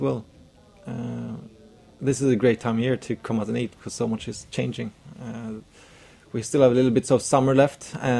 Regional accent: Stockholm, Stockholm County, Sweden; moved away as an adult; now in United States; growing up in Scandinavia. I'm from Stockholm, but moved here sometime after high school.

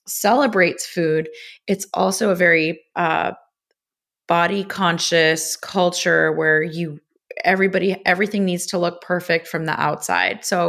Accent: Los Angeles, California, United States; So I grew up in Los Angeles. There's a big Armenian community in LA, and food was always a central part of our family life.

